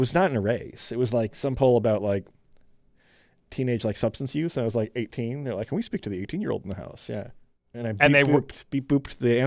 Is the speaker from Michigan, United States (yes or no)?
yes; Michigan, United States; I grew up in Michigan.